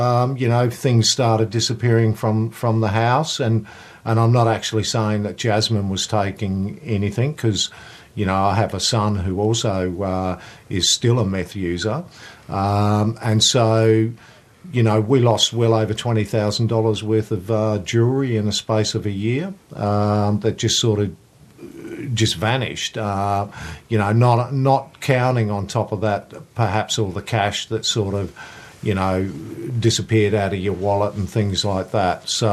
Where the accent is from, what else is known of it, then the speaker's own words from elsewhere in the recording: Darwin, Northern Territory, Australia; I used to use heroin myself when I grew up in Darwin